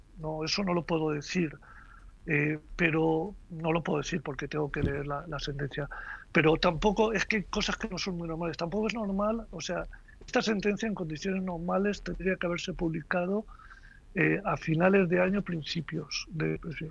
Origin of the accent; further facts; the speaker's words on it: Valencian Community, Spain; en mi tierra la vicepresidenta del gobierno anterior